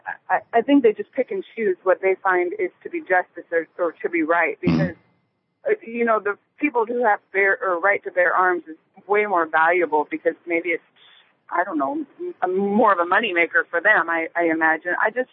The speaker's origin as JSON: {"language": "English", "region": "Nebraska", "country": "United States", "tie": "born or raised there", "lives_now": "Pierre, United States", "said": "I am in a unique situation where I'm actually born and raised in Nebraska, and for the last 8 years have lived in South Dakota."}